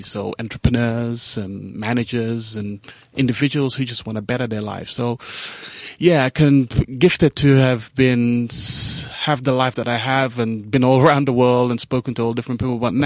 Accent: Gambia; English is a second language; now in United Kingdom; I'm from the Gambia, for crying out loud.

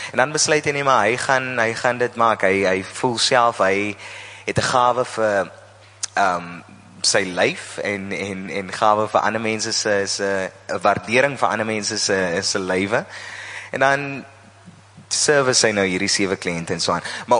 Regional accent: Oudtshoorn, Western Cape, South Africa; born or raised there

